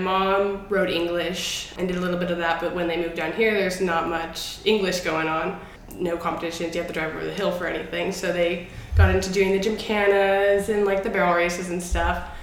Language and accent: English; Middletown, California, United States; Middletown. Like, I've been here my whole life.